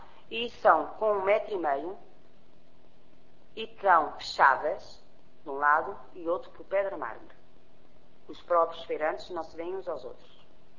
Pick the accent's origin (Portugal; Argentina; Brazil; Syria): Portugal; Sou cigana, sim, mas sou portuguesa. Antes de cigana, sou portuguesa.